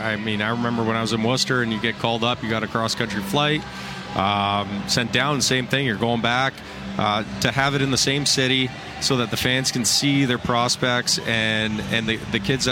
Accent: Victoria, British Columbia, Canada; growing up in Victoria, BC that never thought would be possible.

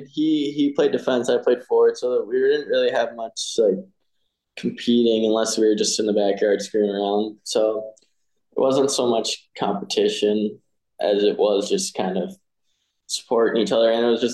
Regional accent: Eden Prairie, Minnesota, United States; And then when we moved to our house in Eden Prairie, my parents built a rink

